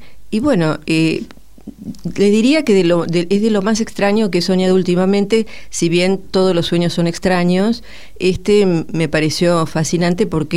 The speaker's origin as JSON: {"language": "Spanish", "town": "Mar del Plata", "region": "Buenos Aires Province", "country": "Argentina", "tie": "born there", "said": "Bueno, yo además nací en Mar del Plata."}